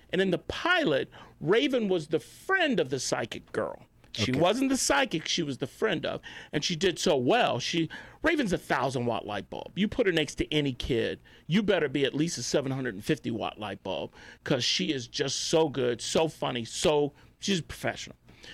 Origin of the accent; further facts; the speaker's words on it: Jamaica; I go, I'm Jamaican. I need as many jobs as I can get, Mark.